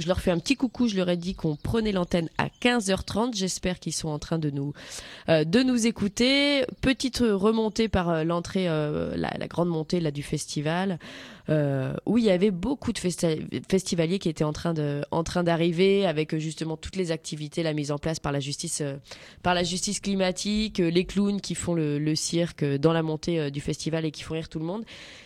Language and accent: French; France; moi, je suis française. C'est vrai qu'en France, on est un petit peu mal poli. Et pour habiter à Paris, c'est pas l'endroit où les gens, quand ils se croisent dans la rue, ils se disent bonjour.